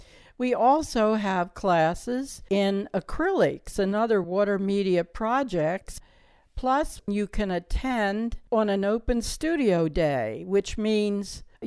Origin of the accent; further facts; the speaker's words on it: Pennsylvania, United States; moved away; I grew up in Montgomery County near Valley Forge. That was great fun. Later on, I moved to Southern California